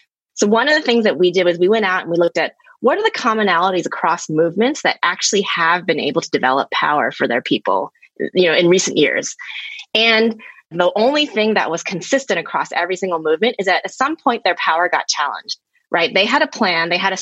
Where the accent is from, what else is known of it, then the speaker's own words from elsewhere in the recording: Texas, United States; I grew up in Texas, which is a pretty conservative southern state in the United States.